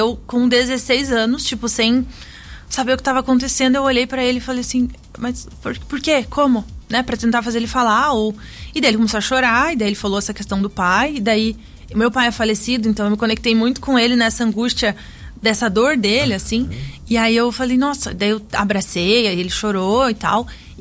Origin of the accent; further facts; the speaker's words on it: Brazil; eu sou do Brasil. Fui morar numa cidade bem pequenininha, tinha 10 mil habitantes, assim.